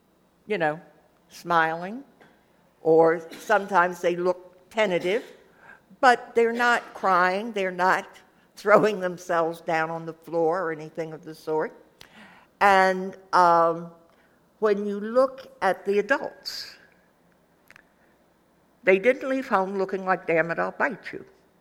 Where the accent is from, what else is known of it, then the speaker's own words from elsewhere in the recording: Philadelphia, Pennsylvania, United States; I grew up in Philadelphia, went to Girls High, went to Temple, and taught in the Philadelphia public schools.